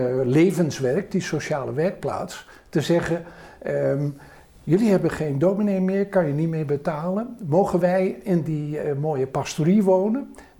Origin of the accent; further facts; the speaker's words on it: Friesland, Netherlands; ik ben opgegroeid in Friesland als zoontje van de dominee.